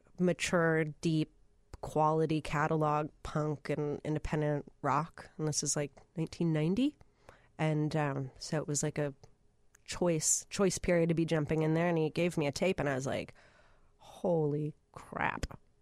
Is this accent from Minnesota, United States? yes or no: yes; Minneapolis, Minnesota, United States; also born or lived in Indiana, United States / Michigan, United States; I left when I was little. Lived in Michigan for a little bit, but then from the time I was 7 until I was 17, I lived in Minneapolis.